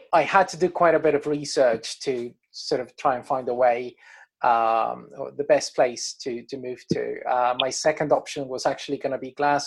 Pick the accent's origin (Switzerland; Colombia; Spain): Colombia; growing up in Colombia meant that 99% of the music I was hearing all the time was Latin music.